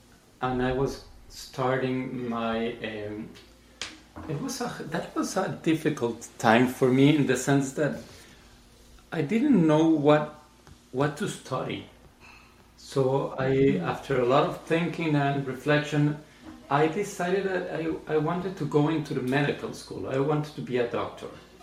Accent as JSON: {"language": "English", "region": "Mexico City", "country": "Mexico", "tie": "born or raised there", "said": "So we grew up in Mexico City"}